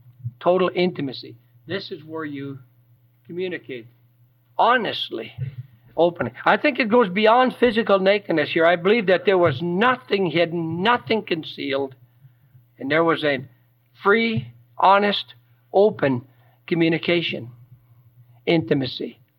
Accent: Michigan, United States; And I was from Upper Michigan on there.

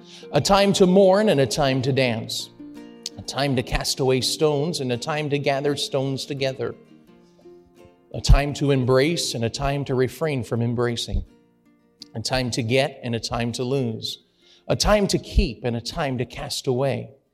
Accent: Florida, United States; Usually, I'm from South Florida, and so we usually go somewhere on the west side of the state

